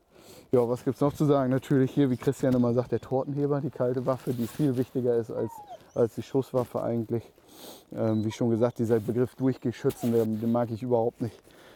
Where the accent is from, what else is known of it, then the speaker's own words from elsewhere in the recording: Lower Saxony, Germany; Also im Idealfall haben wir als gebürtiger Emsländer und patriotischer Niedersachsen natürlich Gummistiefel an.